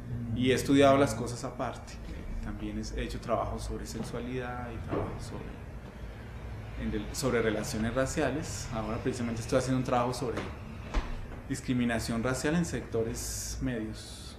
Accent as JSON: {"language": "Spanish", "region": "Antioquia", "country": "Colombia", "said": "Vivo aquí hace como 13 años, pero no soy de acá, soy de Antioquia."}